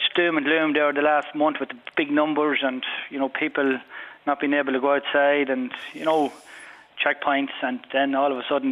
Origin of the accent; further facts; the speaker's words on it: Cavan, Ulster, Ireland; from Cavan. I'm in the Defence Forces the last 20 years.